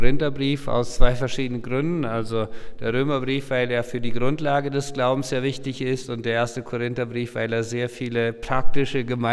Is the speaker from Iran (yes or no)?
no; Chaco, Paraguay; first language Low German; German is a second language; moved away as an adult; now in Switzerland; sind nach Paraguay ausgewandert in den Gran Chaco, wo ich aufgewachsen bin. Plattdeutsch als Muttersprache, Deutsch haben wir gehabt in der Schule. Ich bin mit 25 und halb bin in die Schweiz gekommen, zum ersten Mal nach Europa